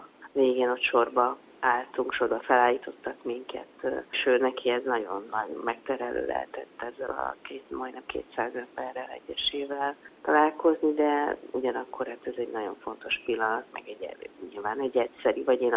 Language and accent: Hungarian; Hungary; de így, hogy én voltam magyarként ott rendező, ezért tudtam vinni magyar művészeket is.